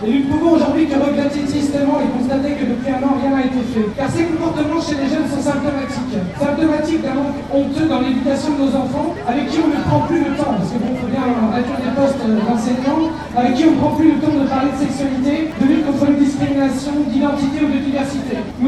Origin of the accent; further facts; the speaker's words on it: Segré, Pays de la Loire, France; Je viens de Segré